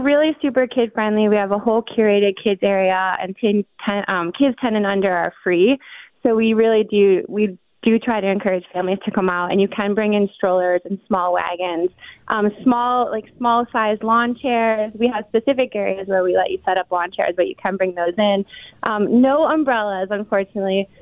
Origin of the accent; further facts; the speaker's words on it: East Aurora, New York, United States; I grew up, born and raised in East Aurora, and to bring these bands to my hometown is kind of surreal.